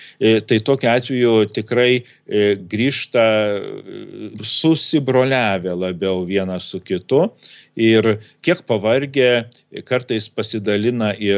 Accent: Samogitia, Lithuania; Ir kaip mes žemaičiai sakom

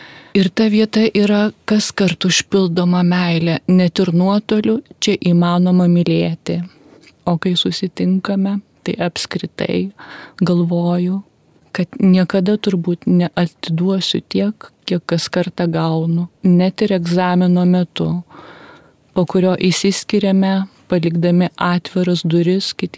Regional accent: Anykščiai, Utena County, Lithuania; now in Vilnius, Lithuania; Ir tai yra Anykščiai, tai yra mano gimtasis miestas, mano amžinosios meilės miestas, nors didžiąją gyvenimo dalį jau gyvenu Vilniuje, kuris irgi yra labai brangus, kuriame 3 kartus tapau mama, esu 3 vaikų mama, jau 26 metus esu mama

